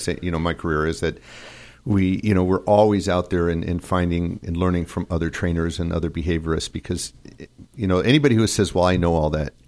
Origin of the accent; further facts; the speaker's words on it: Skokie, Illinois, United States; also born or lived in Chicago; I was born in Chicago, lived in Skokie, and I had relatives, Donner's Grove